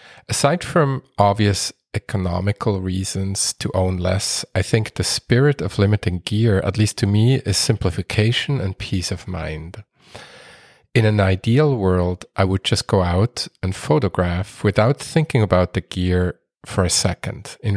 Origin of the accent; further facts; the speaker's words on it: Switzerland; moved away; I am from Switzerland originally and was visiting my family as well